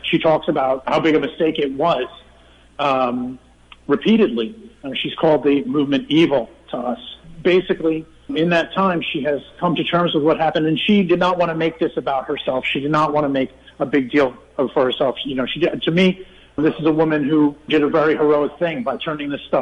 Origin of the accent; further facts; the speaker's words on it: United States; And to me, as an American